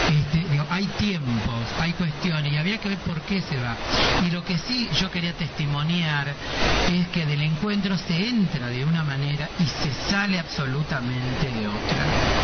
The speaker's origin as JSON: {"language": "Spanish", "region": "Salta", "country": "Argentina", "said": "Yo que vengo de la provincia de Salta, soy salteña, digamos, hay que entender ese contexto."}